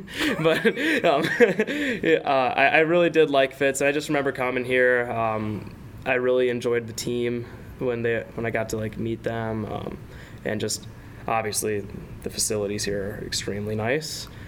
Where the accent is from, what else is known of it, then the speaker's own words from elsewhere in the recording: Minnesota, United States; Like I said, I'm from Minnesota, right above the Twin Cities, just by like a half hour.